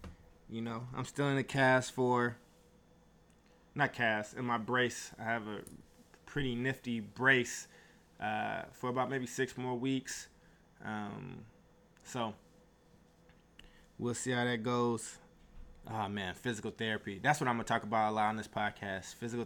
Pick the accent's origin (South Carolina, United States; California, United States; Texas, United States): California, United States; Oakland; also born or lived in Chicago; I live in Oakland, California. I was born in Chicago. Been in Oakland since I was about 9.